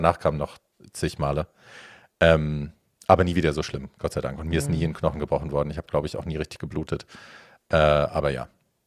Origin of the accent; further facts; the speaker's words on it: Hofheim, Germany; Und es war am helllichten Tag in der Fußgängerzone bei uns in Hofheim. Also das war ja ein kleines, beschauliches Örtchen, 25.000 Einwohner, wohlhabend.